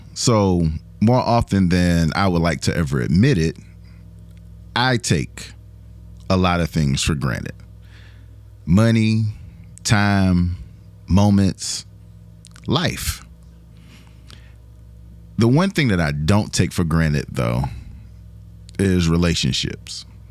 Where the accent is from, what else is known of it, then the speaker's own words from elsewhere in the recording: the South, United States; Y'all know I'm from the South for sure now.